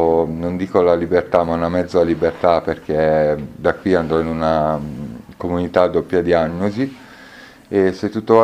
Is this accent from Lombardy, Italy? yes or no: yes; Milan, Lombardy, Italy; now in Triggiano, Italy; Io sono nato a Milano, ho vissuto 31 anni a Milano e poi adesso da circa 5 anni sono qui in provincia di Bari, a Triggiano abito.